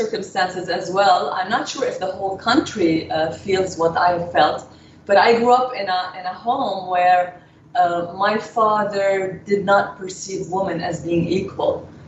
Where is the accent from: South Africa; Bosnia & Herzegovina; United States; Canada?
Canada; I've been lucky that I grew up in Canada, so I experienced both sides of the world.